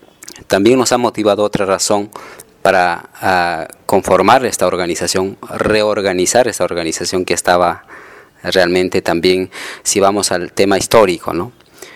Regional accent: Ayacucho, Peru; soy de origen de Ayacucho y vengo trabajando en Apurímac y Ayacucho

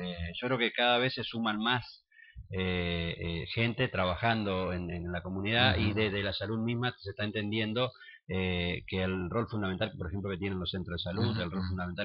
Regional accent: Concordia, Entre Ríos, Argentina; moved away; also born or lived in Buenos Aires; yo soy de Concordia, pero bueno, me fui, tuve 20 años en Buenos Aires

